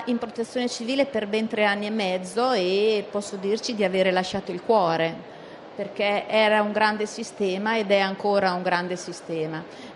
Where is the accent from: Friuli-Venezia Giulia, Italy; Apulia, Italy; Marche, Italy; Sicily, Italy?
Marche, Italy; io sono marchigiana, noi siamo abituati al terremoto.